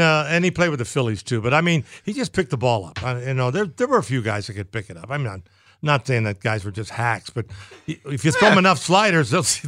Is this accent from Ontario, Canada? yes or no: yes; Chatham, Ontario, Canada; moved away as an adult; I've lost it. I signed when I was 18 years old. I came over here in 1962. I think my accent's gone.